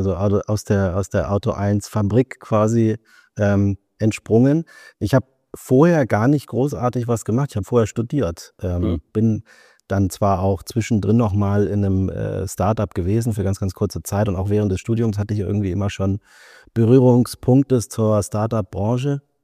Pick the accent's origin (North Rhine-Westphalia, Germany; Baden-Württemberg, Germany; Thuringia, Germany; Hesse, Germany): Hesse, Germany; Baunatal; Ich komme aus Baunatal.